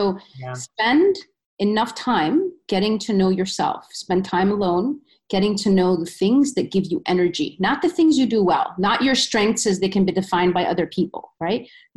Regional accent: Sudan; I'm originally from Sudan, as you know.

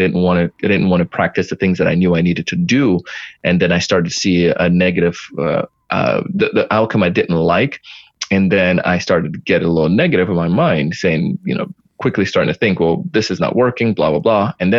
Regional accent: Jamaica; when you run track, as you know, I did track being Jamaican

